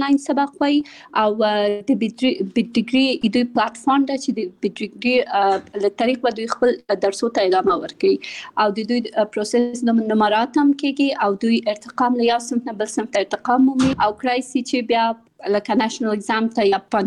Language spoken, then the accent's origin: Pashto; Kabul, Afghanistan; also born or lived in Pakistan; د مليحه اکاډمي بنسټ ایښودونکې یم. زه په کابل کې زیږیدلې او خپل ابتدایي تعلیمات مې په پاکستان کې کړای او بیا ثانوي او بیرته پانتون مې په کابل کې ویلای.